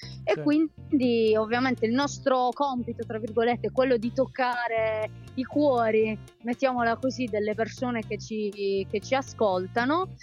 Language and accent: Italian; Bitonto, Apulia, Italy; io sono di Bitonto e da quando sono piccola canto